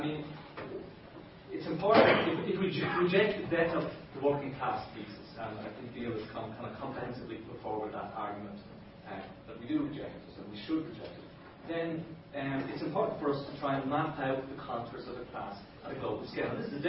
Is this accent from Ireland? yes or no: yes; Ireland; I said I was from Ireland